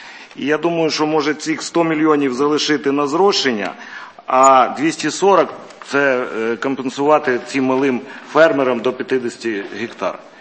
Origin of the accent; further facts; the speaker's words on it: Odesa Oblast, Ukraine; я хочу приєднатися до своїх колег з Одещини. Я теж з Одещини.